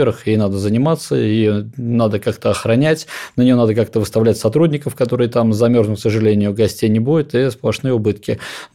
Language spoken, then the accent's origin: Russian; Moscow, Russia; мы, москвичи